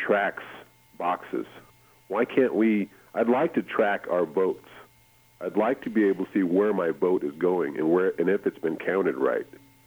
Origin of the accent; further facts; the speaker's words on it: Indiana, United States; moved away; When I'm from Indiana originally, and back there, you know, I was surprised when I came out here